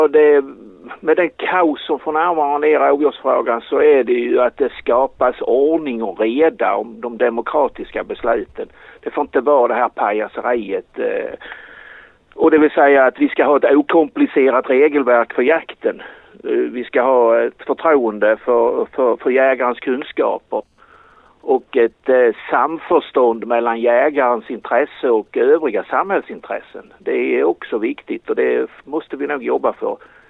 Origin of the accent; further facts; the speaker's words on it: Skåne, Sweden; Alltså jag är ju lite bortskämd som skåning.